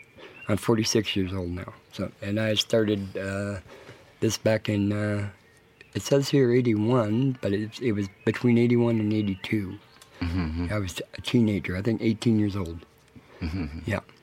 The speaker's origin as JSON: {"language": "English", "town": "Edmonton", "region": "Alberta", "country": "Canada", "said": "Played with a couple other bands back in Canada, in Vancouver. I'm from Edmonton, but now I live on the coast, the north."}